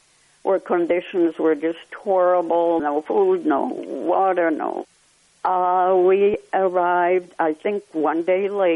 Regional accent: Lodz, Łódź Voivodeship, Poland; I grew up in Lodz, Poland. Life was very difficult. We were very poor. But being the youngest of four children and very loving parents

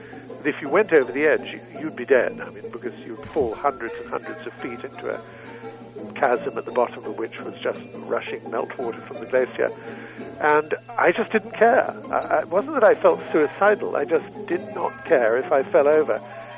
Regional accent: United Kingdom; now in United States; I'm British, as you might be able to tell, and I'm an American now, but I was brought up in Britain

